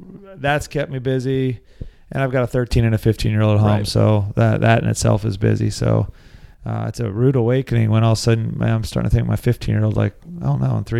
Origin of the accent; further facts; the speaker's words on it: Lancaster, Pennsylvania, United States; I grew up in Lancaster, Pennsylvania.